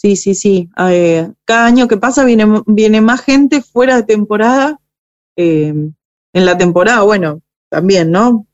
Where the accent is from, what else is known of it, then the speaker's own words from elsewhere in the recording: Buenos Aires, Argentina; yo soy de Buenos Aires y me vine a vivir acá hace un año, si bien hace 7 años que ya estamos con Arrayán, hace uno que vivo acá